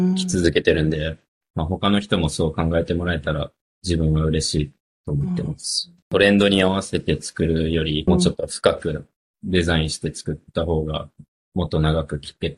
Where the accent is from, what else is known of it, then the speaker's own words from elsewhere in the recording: Australia; now in Japan; オーストラリア育ちのハーフで、こっちに20年ぐらい住んでるんですけど、あまり日本のことが知らなくて、言葉は話せるんですけど、文化とかが全然わからなくて